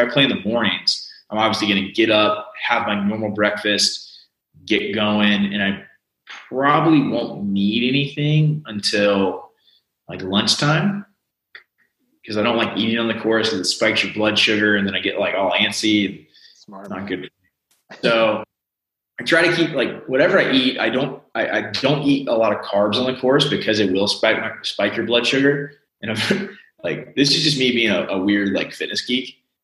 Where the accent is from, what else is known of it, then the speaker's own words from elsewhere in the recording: the Carolinas, United States; So I'm from the Carolinas originally, and we moved back because we wanted to be closer to our family.